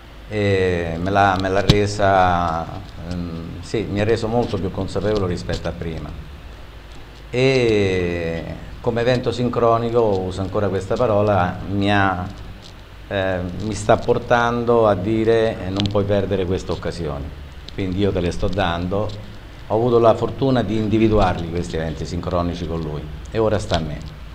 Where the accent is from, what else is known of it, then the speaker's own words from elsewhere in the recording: Genoa, Liguria, Italy; vengo da Genova.